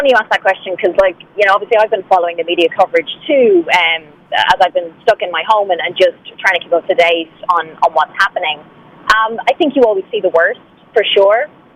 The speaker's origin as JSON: {"language": "English", "country": "Ireland", "said": "And then, as I'm Irish, I've been talking with media outlets in Ireland."}